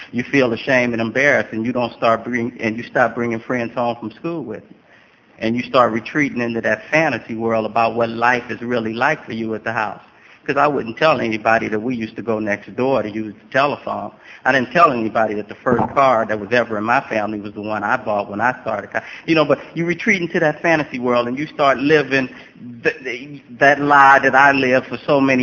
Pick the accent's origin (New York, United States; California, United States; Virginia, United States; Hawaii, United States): California, United States; Los Angeles; Real briefly, I come from South Central LA, and I come from a rather large family, and we didn't have a lot of money, you know.